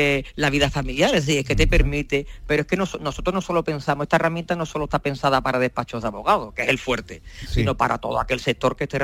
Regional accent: Jerez de la Frontera, Andalusia, Spain; Somos 5 socios de Jerez, 5 jerezanitos. Bueno, hay andaluces.

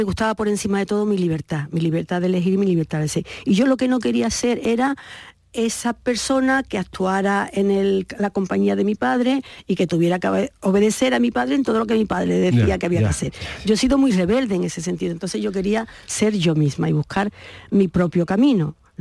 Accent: Seville, Andalusia, Spain; posiblemente una de mis etapas más felices fue mi infancia en el Cerro del Águila.

